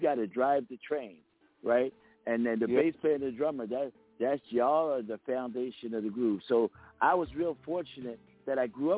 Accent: East Coast, United States; it's so weird because I'm from the East Coast, but my whole career has been on the West Coast

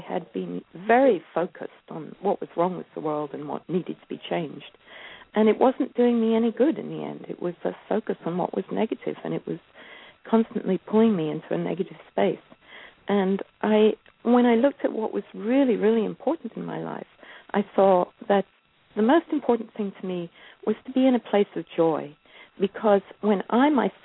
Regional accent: Scotland, United Kingdom; moved away as an adult; now in United States; I grew up in Scotland and I moved to Northern California when I was 30.

